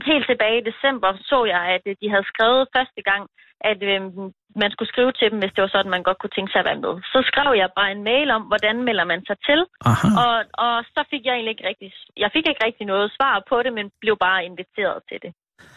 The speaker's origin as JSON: {"language": "Danish", "town": "Herning", "region": "Central Denmark Region", "country": "Denmark", "tie": "born there", "also_born_or_lived": "Tarm", "said": "men jeg er født i Herning, men jeg har boet i Tarm i rigtig mange år."}